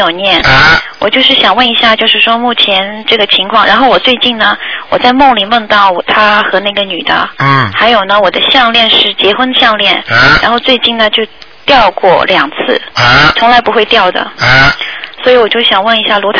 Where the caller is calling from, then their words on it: Melbourne, Victoria, Australia; 我是从墨尔本打过来的。